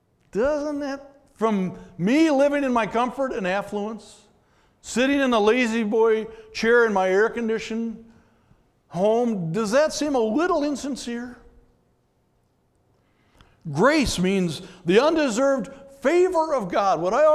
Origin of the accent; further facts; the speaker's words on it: Brooklyn Center, Minnesota, United States; I do. I was raised in Brooklyn Center, and I live nearby.